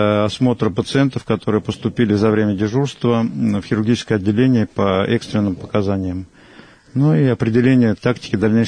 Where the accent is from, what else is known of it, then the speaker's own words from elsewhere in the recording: Balashikha, Moscow Oblast, Russia; Родился я в Московской области и вырос, в общем-то, там же, в подмосковной Балашихе, где после окончания школы поступил в первый Московский медицинский институт имени Сеченова, который закончил в 1985